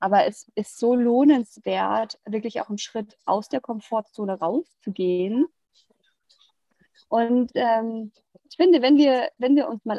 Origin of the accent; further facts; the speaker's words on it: Germany; born there; also ich finde, wir sind wirklich, ne, also in Deutschland geboren, haben wir doch sehr viele Möglichkeiten